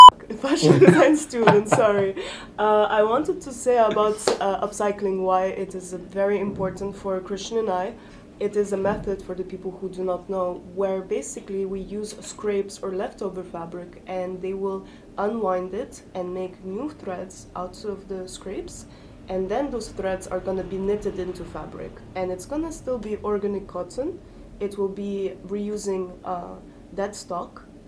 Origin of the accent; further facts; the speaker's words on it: Geneva, Switzerland; also born or lived in Miami, United States; I am Russian. I grew up in Geneva, Switzerland. So it means, and I was born in Miami, Florida.